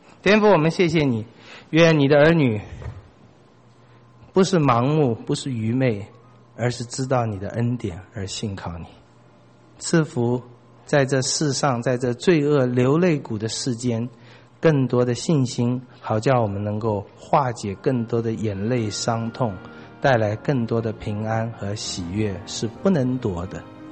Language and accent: Chinese; China; 我们中国人如果不讲长寿富贵啊，好像实在就是很倒霉。